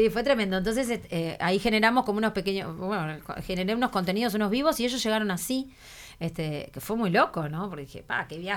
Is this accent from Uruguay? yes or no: yes; Uruguay; hola, soy uruguaya